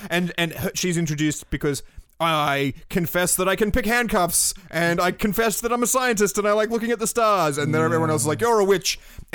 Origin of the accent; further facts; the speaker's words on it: Australia; I am Australian, but somehow playing an English person.